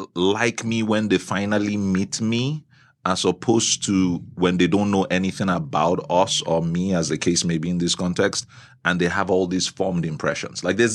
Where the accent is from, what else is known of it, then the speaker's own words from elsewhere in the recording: Nigeria; now in United States; So I'm Nigerian. I'm out here and in the U.S.